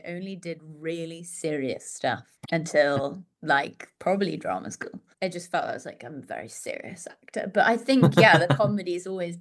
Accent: Chichester, South East England, United Kingdom; But growing up in Chichester was a really, I think more in terms of rather than geographically, but in terms of the support network I had there, really pulled me into my own.

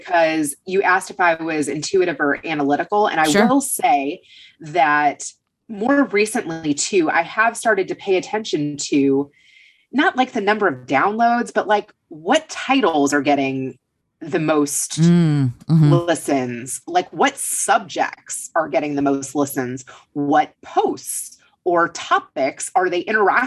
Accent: Kentucky, United States; Or, you know, like we grew up in Kentucky, everybody's driving a truck.

